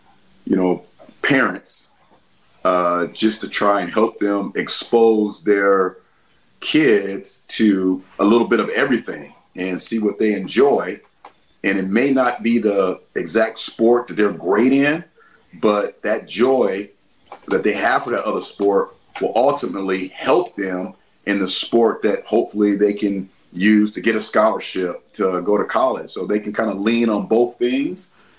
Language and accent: English; San Diego, California, United States; But just how growing up in San Diego, we really didn't play basketball much. It was a football and baseball city.